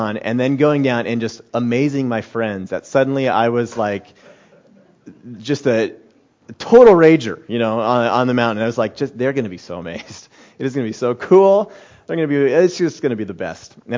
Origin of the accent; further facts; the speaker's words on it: Colorado, United States; Well, I grew up in Colorado.